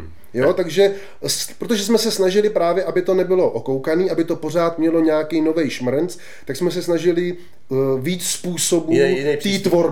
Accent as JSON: {"language": "Czech", "town": "Sokoleč", "region": "Central Bohemian Region", "country": "Czechia", "said": "když řekneš někde, že jsme ze Sokolči, tak se všichni ptají, kde odkud jsme"}